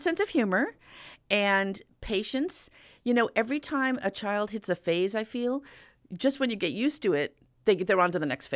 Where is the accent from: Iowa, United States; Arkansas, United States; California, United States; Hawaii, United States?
California, United States; And we were just in Maine. And I'm from California.